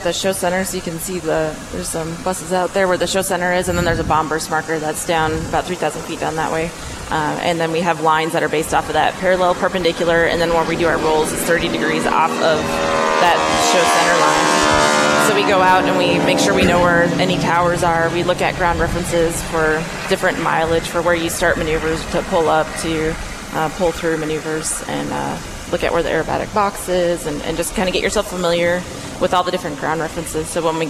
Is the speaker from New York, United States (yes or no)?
no; River Falls, Wisconsin, United States; So, I am from River Falls, Wisconsin.